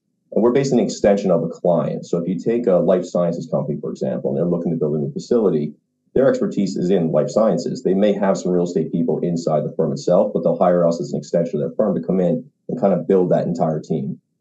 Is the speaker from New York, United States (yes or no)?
yes; New York, United States; So first thing is I was born and raised in New York. I went to school in New England. I live in New Jersey with my wife and two kids at this point.